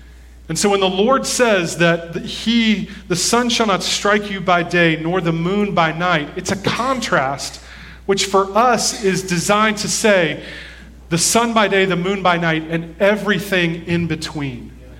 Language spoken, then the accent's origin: English; Ireland; Now, I'll say spending a lot of time out in the sun as an Irishman with fair skin is not a great idea for me.